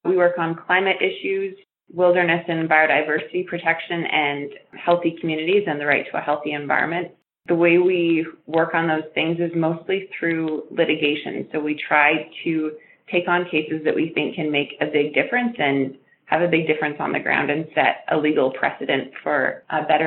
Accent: Vancouver, British Columbia, Canada; spending a lot of time in the forest and at the beach where I grew up in Vancouver

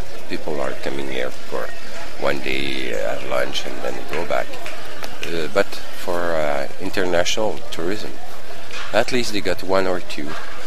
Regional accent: Tadoussac, Quebec, Canada; I come from Tadoussac.

